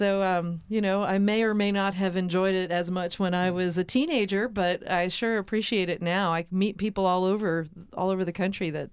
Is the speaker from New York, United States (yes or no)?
yes; New York City, New York, United States; also born or lived in New Jersey / Baltimore / Rhode Island; now in Oakland, United States; Well, I was born in New York City, which is where my father fell in love with old-time music in the 50s. And so grew up partly there, in New Jersey, Baltimore, Rhode Island.